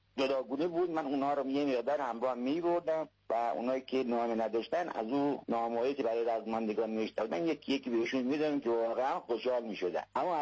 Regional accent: Shiraz, Fars, Iran; از شیراز هستم، فرشاتر هستم.

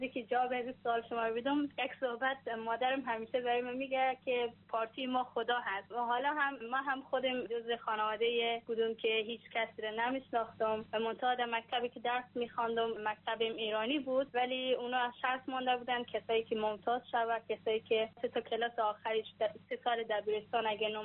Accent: Herat, Afghanistan; also born or lived in Daykundi; now in Iran; از ولایت دایکنده سالتم و در هرات هم بزرگ شدم.

